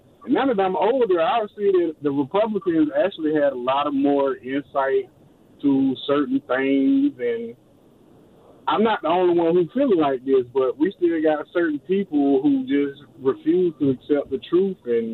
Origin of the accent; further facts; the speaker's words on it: Georgia, United States; I'm 45 years old, and I grew up in Georgia. I'm an African-American male